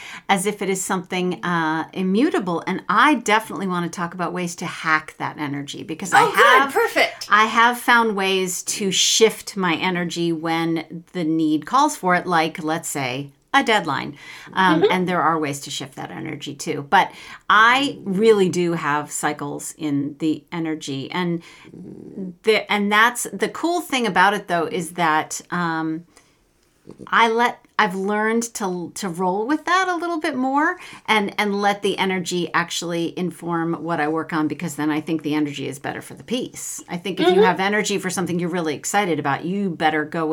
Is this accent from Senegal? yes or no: no; New England, United States; I grew up in New England, and I've got this Yankee frugality thing a little too badly